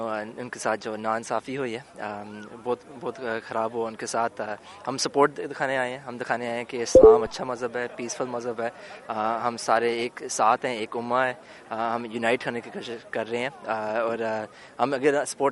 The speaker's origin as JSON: {"language": "Urdu", "town": "Lahore", "country": "Pakistan", "said": "لاہور سے۔"}